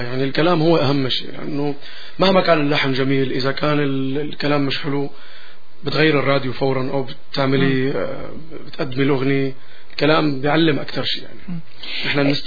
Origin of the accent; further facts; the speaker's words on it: Syria; أنا انطلقت من سوريا وبفتخر